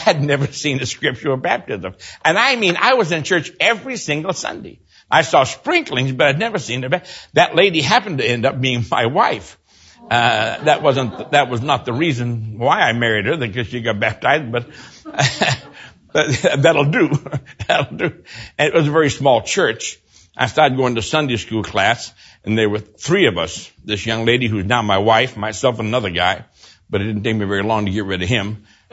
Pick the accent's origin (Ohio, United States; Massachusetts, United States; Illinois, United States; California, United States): Massachusetts, United States; Boston; But I was raised in Boston, went to a Presbyterian church, and I thank God for that experience because I was required to learn a lot of the Bible, memorize chapters of the Bible.